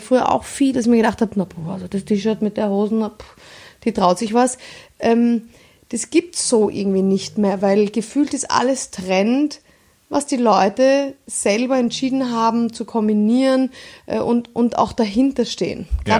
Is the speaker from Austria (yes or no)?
yes; Vienna, Austria; ich bin Wienerin